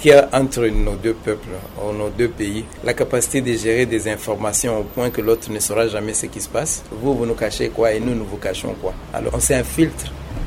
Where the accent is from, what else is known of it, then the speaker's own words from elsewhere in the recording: Katanga, DR Congo; mon ADN est trop congolais. Je suis né, j'ai grandi au Congo, mon parrain de baptême est congolais, mes études c'est dans des écoles, dans des universités congolaises, mon alimentation au Katanga c'était le maïs